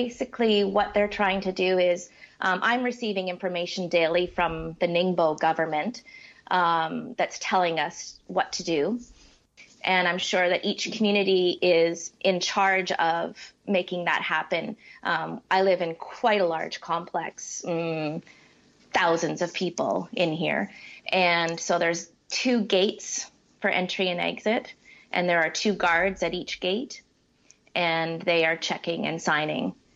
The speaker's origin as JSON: {"language": "English", "region": "Ontario", "country": "Canada", "said": "We're from Ontario, Canada originally."}